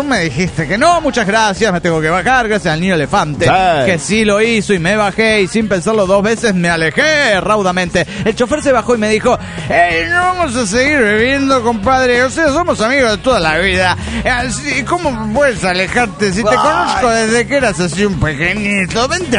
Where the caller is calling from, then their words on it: Cochabamba, Bolivia; Cochabamba, Bolivia.